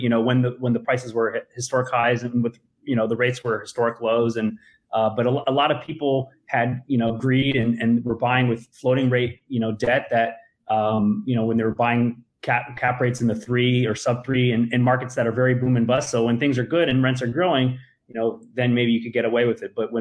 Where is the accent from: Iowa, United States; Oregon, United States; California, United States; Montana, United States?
California, United States; Los Angeles; I'm sort of a boring, born and raised in LA, very rare breed. I grew up in the San Fernando Valley in Woodland Hills, the hottest part of the San Fernando Valley, I'd say.